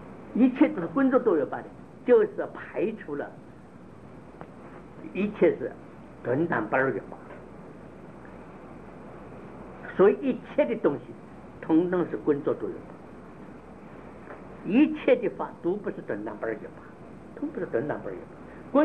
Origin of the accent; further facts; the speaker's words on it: China; 我们中国人这个喜欢讲如如